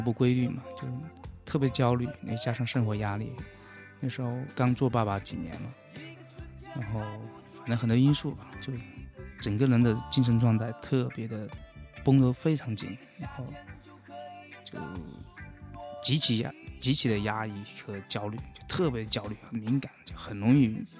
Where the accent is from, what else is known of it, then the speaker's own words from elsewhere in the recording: Jiangxi, China; 有些歌会写用我们江西方言的方式来写